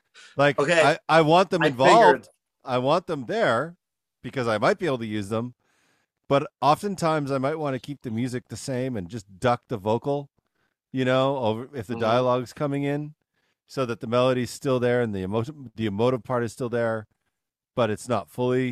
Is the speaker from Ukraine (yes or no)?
no; Vancouver, British Columbia, Canada; I'm from Vancouver.